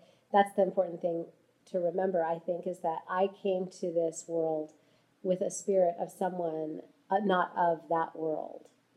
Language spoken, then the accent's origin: English; Jackson, Wyoming, United States; born there; I was born in Jackson, Wyoming, and I love it that I started this journey on Earth in some of the most remarkable mountains on the planet.